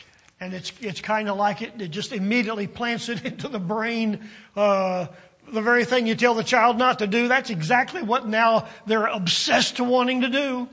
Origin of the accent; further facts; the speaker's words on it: Richmond, Virginia, United States; I grew up in Virginia the majority of my childhood, and living in Virginia, Virginia history is taught in school